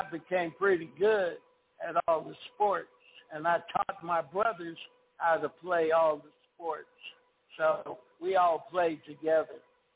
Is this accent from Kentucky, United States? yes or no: no; Los Angeles, California, United States; So that's how I grew up in South Central L.A. on 65th Place in L.A., Los Angeles, California.